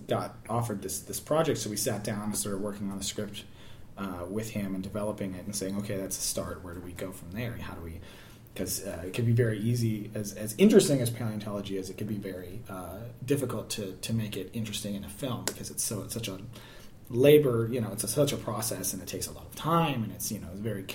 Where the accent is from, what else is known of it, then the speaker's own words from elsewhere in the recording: North Dakota, United States; which I hadn't really spent a whole lot of time in, even growing up in North Dakota.